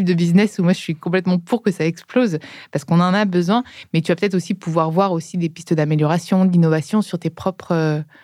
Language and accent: French; Tuscany, Italy; Moi, je viens de Toscane et je peux te dire qu'il y en a beaucoup plus de poubelles différentes.